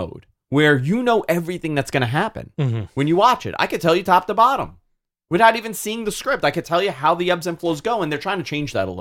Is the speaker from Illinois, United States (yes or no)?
no; New York, United States; We're both from New York.